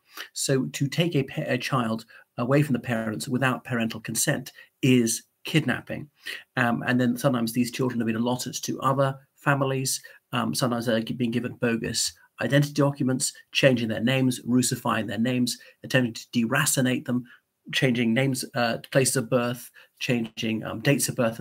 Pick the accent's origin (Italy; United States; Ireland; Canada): Ireland; from Ireland, so welcome back to my channel once again.